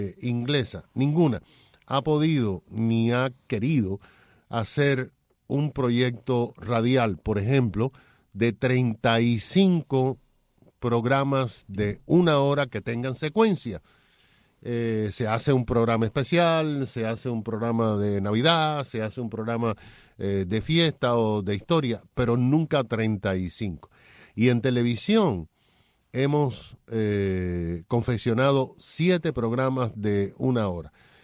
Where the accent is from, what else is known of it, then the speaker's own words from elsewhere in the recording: Cuba; now in United States; me siento mal como cubano americano, mal como cubano